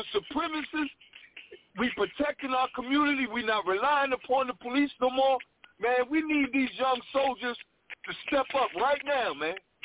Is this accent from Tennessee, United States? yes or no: no; Paterson, New Jersey, United States; I'm from Paterson, New Jersey.